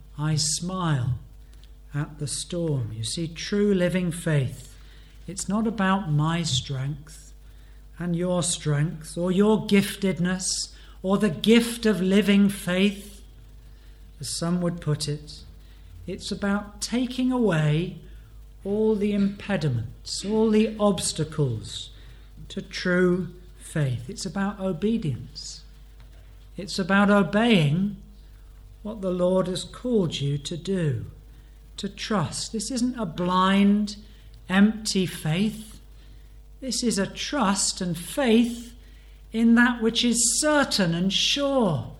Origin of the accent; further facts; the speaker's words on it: Banbury, South East England, United Kingdom; He was the pastor from my hometown in Banbury in the 19th century.